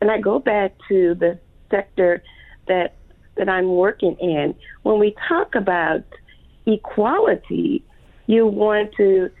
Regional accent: the South, United States; I grew up in the South. I'm a baby boomer

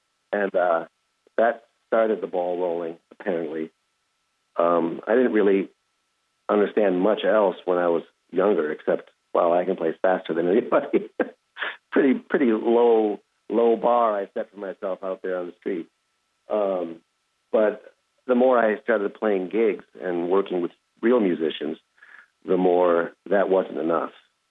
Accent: Chicago, Illinois, United States; growing up in the Chicago area, of course, was also influenced by the blues and the jam sessions on the south side of Chicago.

